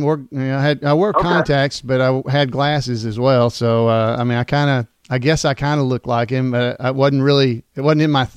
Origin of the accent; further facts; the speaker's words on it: Henniger, Alabama, United States; Well, I grew up out in the country. I grew up in Henniger, Alabama, which is in the northeast part of the state, up around Fort Payne, Scottsboro, up in that area.